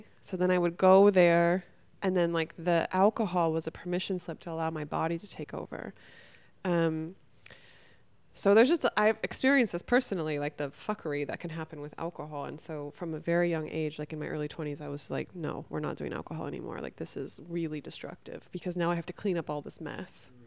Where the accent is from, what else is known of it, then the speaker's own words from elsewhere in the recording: California, United States; I grew up in California. Like my friends' parents all had vineyards